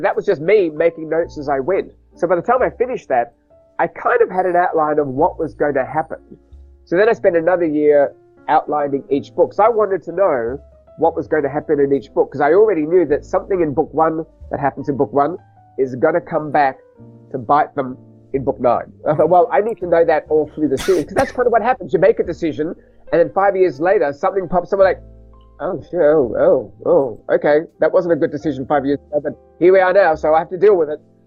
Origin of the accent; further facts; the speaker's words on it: Melbourne, Victoria, Australia; I'm from Melbourne in Australia